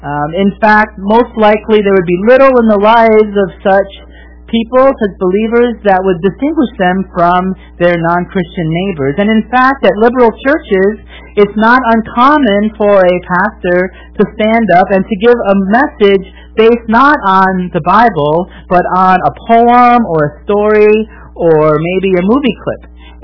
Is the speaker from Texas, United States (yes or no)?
no; Milwaukee, Wisconsin, United States; young Christian in my early 20s, I worked for a Christian radio station, television station, in Milwaukee, in Wisconsin, my hometown